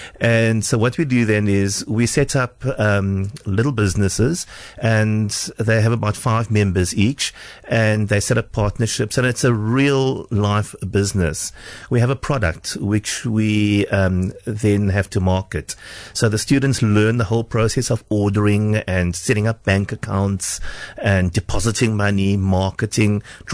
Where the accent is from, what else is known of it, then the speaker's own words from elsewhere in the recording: Port Elizabeth, Eastern Cape, South Africa; I'm actually born and bred here in PE.